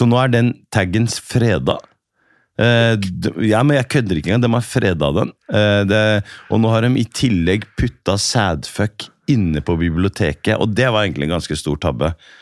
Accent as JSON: {"language": "Norwegian", "region": "Oslo", "country": "Norway", "said": "Jeg kommer fra Oslo Øst, rettere sagt Bøler, kjent for"}